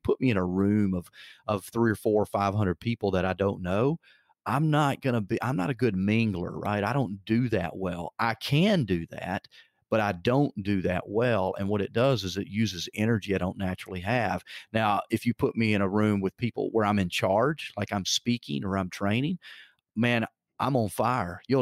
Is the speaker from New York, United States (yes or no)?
no; Arkansas, United States; I'm being from Arkansas, oftentimes, you know, I can drive down the road. We call them two-path roads in Arkansas because they're not very good roads